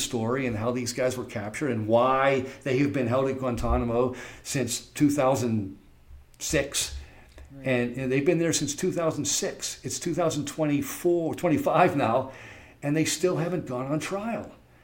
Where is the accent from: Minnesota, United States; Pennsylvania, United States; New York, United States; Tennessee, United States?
Pennsylvania, United States; Pittsburgh; I grew up in Pittsburgh and lived in Pittsburgh, and it was close.